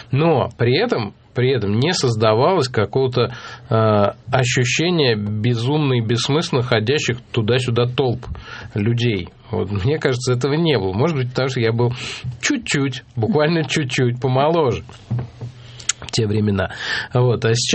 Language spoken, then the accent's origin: Russian; Moscow, Russia; я здесь с рождения. Правда, я условный москвич, надо сказать, потому что я всю дорогу жил у кольцевой до автомобильной дороги и сейчас там проживаю.